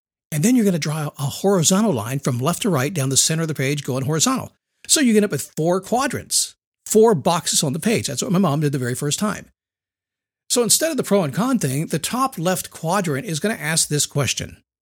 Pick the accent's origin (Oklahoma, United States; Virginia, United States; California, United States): Virginia, United States; Manassas; I grew up in a little town. I grew up in Manassas, Virginia. It's not so little anymore. It was little back in the late 60s when my parents moved there. But I couldn't wait to get out. I was gone by I was 18.